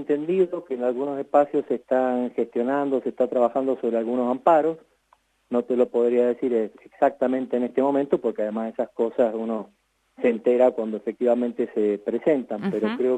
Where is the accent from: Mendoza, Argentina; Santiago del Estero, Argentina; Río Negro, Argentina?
Mendoza, Argentina; como pueblo mendocino no estamos en condiciones de pagar todos estos aumentos